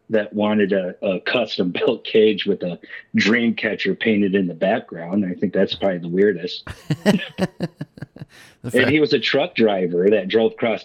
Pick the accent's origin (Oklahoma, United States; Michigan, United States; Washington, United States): Michigan, United States; Stanton; also born or lived in Greenville; Or as us Michigan people call it, Meijers. We make everything plural. I was born in Greenville, and then I spent the first 9 years of my life growing up in Stanton.